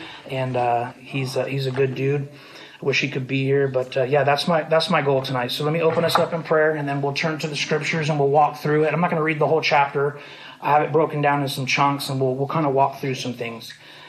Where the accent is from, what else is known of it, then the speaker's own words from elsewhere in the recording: California, United States; I am from California. I'm a retired Marine.